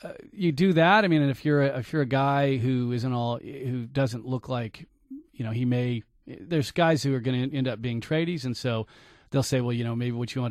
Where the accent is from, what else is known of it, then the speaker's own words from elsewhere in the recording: Sacramento, California, United States; I grew up in Sacramento, and I lived there my entire life, with the exception of about 2 years when I was a baby.